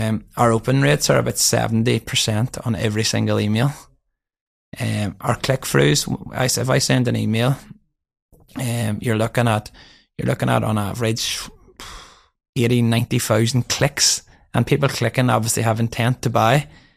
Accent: Northern Ireland, United Kingdom; even though I'm from County Down.

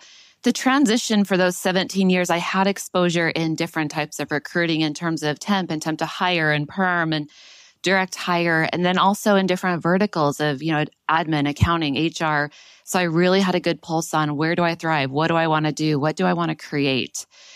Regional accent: Utah, United States; also born or lived in Baltimore; I was born and raised in Utah, but living in Baltimore and doing the long distance relationship thing.

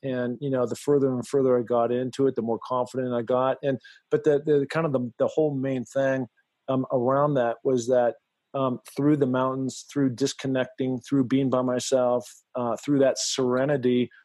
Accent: Seattle, Washington, United States; And so growing up in the Northwest in Seattle, climbing and hiking with my dad on those lower mountains that you see around the great state

